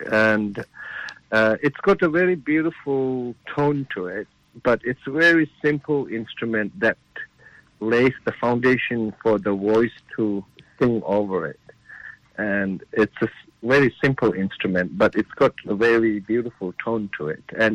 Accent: India; now in Australia; When I was growing up in India, in that orphanage, Tibetan Children's Village School in India

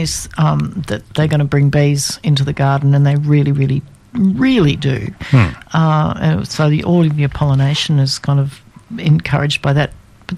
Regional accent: Australia; she said, "Now, don't let anybody put you down for being an Aussie or a colonial." She said, "They'll try," but she said, "We're tough."

